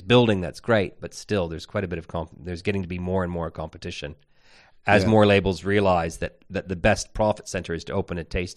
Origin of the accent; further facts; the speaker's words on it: Canada; I'm Canadian, but we love rules.